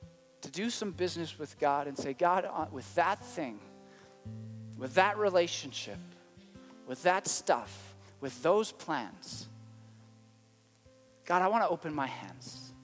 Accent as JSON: {"language": "English", "country": "Canada", "said": "And this might be weird for you because we're Canadian and we're at Mount Olive."}